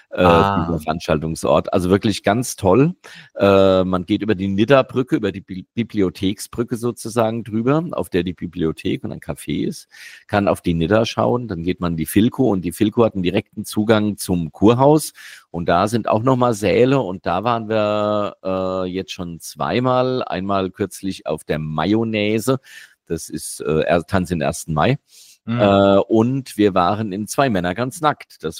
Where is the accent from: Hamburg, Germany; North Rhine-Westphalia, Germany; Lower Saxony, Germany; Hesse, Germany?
Hesse, Germany; Und ich komme jetzt aus der Ecke, also Flörsheim, Hattersheim, Eddersheim, Frankfurt-Höchst